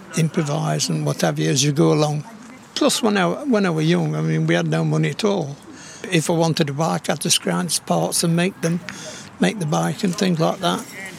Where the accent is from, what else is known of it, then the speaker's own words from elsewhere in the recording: Bilsthorpe, East Midlands, United Kingdom; born there; I was born in Bilsthorpe. I went to the mine first at Bilsthorpe and then I went in the army, come back, bought a house in Rainworth in 71 and went back down the mine at Rufford here.